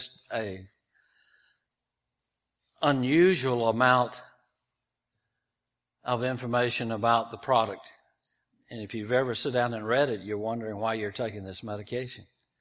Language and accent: English; Thomasville, Georgia, United States; But I am from Thomasville, and that's not far from Tallahassee, so that tells you about which team I was hanging out with.